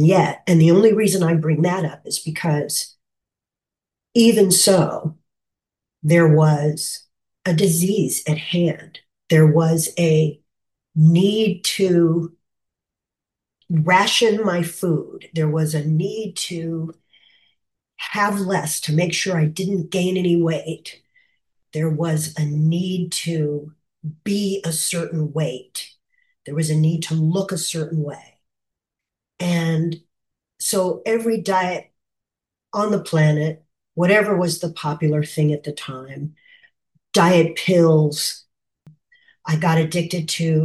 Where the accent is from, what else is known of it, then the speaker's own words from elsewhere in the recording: Kansas City, United States; Well, good morning, everyone. … from Kansas City.